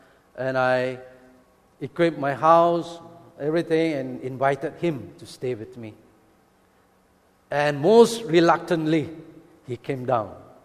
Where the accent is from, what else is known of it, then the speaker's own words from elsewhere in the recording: Kulim, Kedah, Malaysia; I came from Kulim, a small town in Kedah.